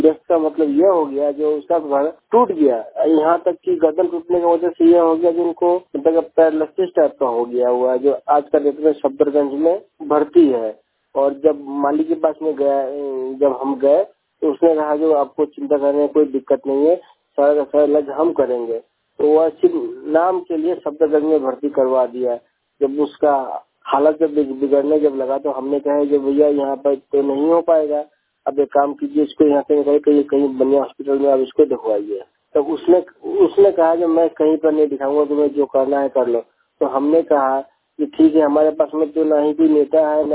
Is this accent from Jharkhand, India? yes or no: no; Bihar, India; now in Gurgaon, India; गुड़गांव का रहने वाला हूँ। मैं बिहार से आता हूँ।